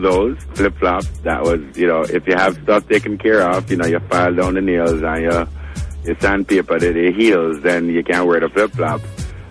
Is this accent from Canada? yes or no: yes; Canada; Amazing show, Canadian artist. I mean, and as a Canadian, I said, good reggae artists who live in Canada.